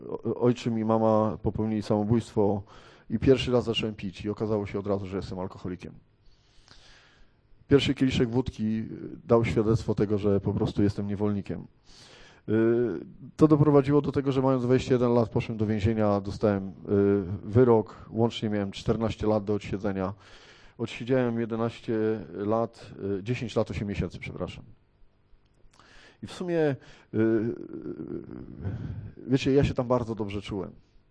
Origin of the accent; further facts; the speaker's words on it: Warsaw, Masovian Voivodeship, Poland; jestem z Warszawy. W Radzyniu jest trochę mojego serca. Jest takich parę miejsc tutaj na Lubelszczyźnie.